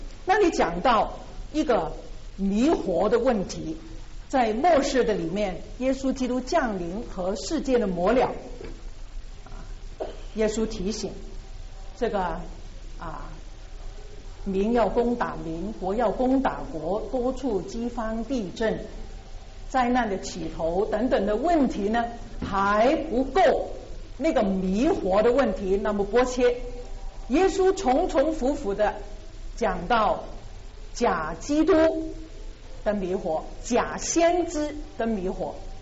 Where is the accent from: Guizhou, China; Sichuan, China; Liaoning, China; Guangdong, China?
Guangdong, China; Chinese is a second language; 我的普通话呢讲的不标准的，我是广东人哈。